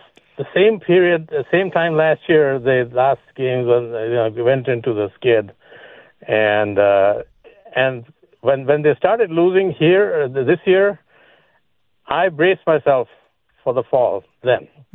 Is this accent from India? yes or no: yes; India; English is a second language; I went to, growing up in India, I went to a Catholic school. 12 years, same school, kindergarten through high school.